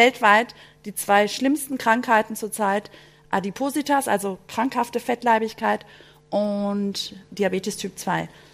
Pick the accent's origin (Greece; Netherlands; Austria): Greece; German is a second language; Essen, also hallo, ich bin Griechin.